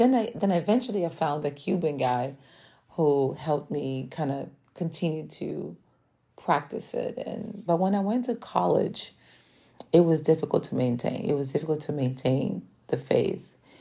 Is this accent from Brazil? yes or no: yes; Rio de Janeiro, Brazil; So I grew up in Brazil in the slums of Rio